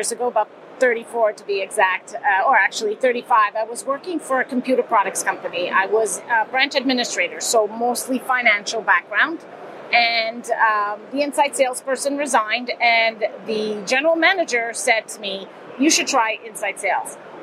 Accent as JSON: {"language": "English", "town": "Montreal", "region": "Quebec", "country": "Canada", "lives_now": "Germany", "said": "I'm from Montreal, but here in Germany."}